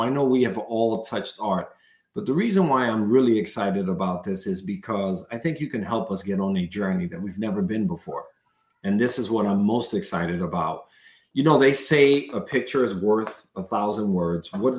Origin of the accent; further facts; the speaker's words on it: New York, United States; You know, growing up in an urban setting in New York, and you and I, we're both from New York